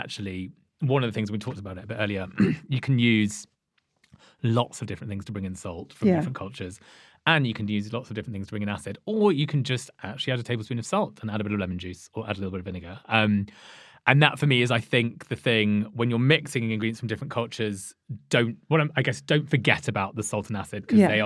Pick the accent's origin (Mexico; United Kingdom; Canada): United Kingdom; Leicester, East Midlands; I'm from Leicester, which is one of the most culturally diverse cities in the UK. I'm very, very proudly from there.